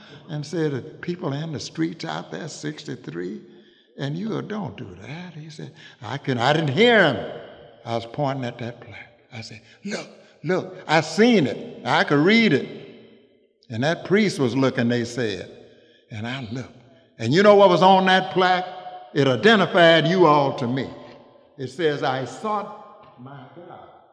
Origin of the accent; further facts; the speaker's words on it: Shelby, Mississippi, United States; born there; Because I am not from Chicago. I was born in Shelby, Mississippi.